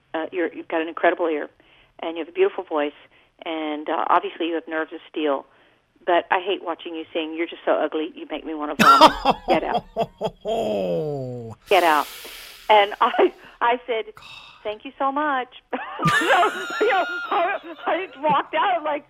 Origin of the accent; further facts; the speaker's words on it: Texas, United States; now in New York, United States; I remember my first big audition in New York, and I was brought up from Texas